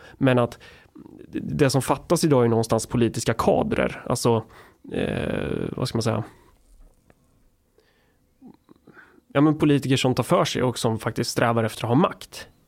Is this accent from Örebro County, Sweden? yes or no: yes; Örebro County, Sweden; för jag är från Närke.